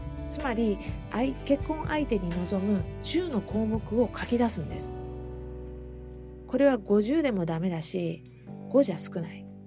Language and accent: Japanese; Ibaraki, Japan; born there; 私は茨城県の生まれなので、まあ、似たり寄ったりな田舎加減です。